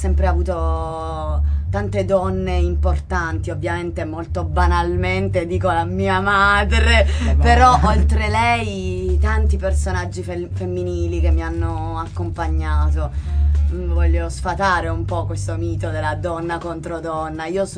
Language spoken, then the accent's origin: Italian; Monopoli, Apulia, Italy; ne ho fatta una giù a Lecce in Puglia, un'altra nel mio paese a Monopoli